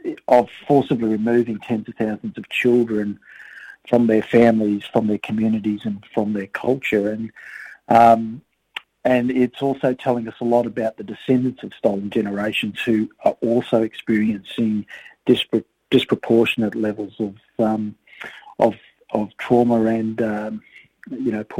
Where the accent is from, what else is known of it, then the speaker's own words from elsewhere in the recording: Perth, Western Australia, Australia; moved away as an adult; I grew up in Western Australia on Noongar Boodja. So, my father was from WA, and we were, the family moved there very early on in my life, and so I spent my, did all my schooling in Western Australia, went to university, but left WA, left Perth in 1996